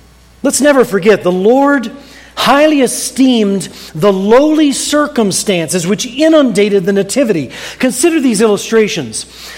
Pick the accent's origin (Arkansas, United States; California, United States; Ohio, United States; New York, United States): Ohio, United States; Apparently I tend to brag too much about my home state of Ohio.